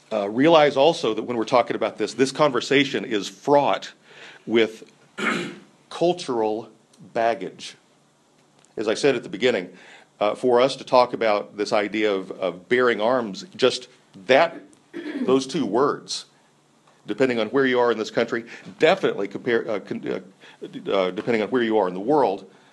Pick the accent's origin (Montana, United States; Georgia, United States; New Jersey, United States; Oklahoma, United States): Oklahoma, United States; also born or lived in Texas; I grew up in Oklahoma and Texas.